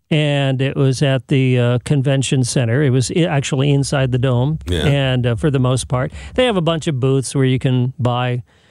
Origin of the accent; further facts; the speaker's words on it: San Jose, California, United States; I'm from San Jose, California.